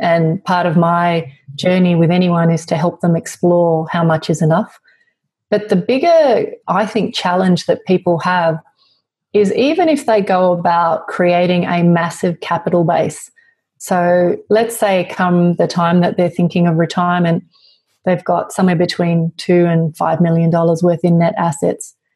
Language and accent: English; Australia; I kind of feel like as an Australian who's been investing here for a couple of decades now, I love the Australian market from the viewpoint of stability.